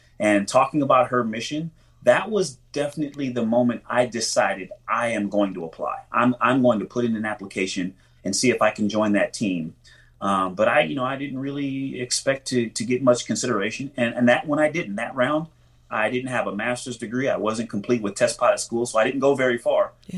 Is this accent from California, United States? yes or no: yes; Pomona, California, United States; And my community, where I come from, I'm from Pomona, California.